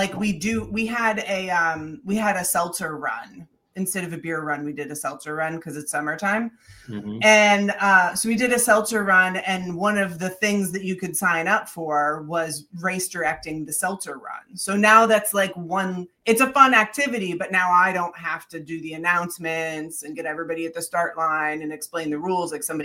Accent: Michigan, United States; I'm from the Midwest. And when you were from, I'm from Michigan, and I went to Girl Scout camp in a little place called Irish Hills.

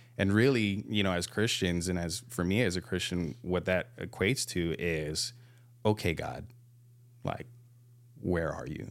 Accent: Hawaii, United States; Well, you know, growing up in Hawaii, dude, you're always laid back and stuff.

